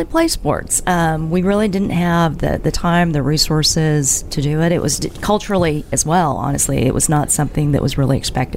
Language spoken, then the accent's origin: English; Dallas, Texas, United States; I grew up in the Dallas area, and, you know, succinctly remember, you know, even as far up as high school where the classes are quite large, there were probably only 3 Asians in my class.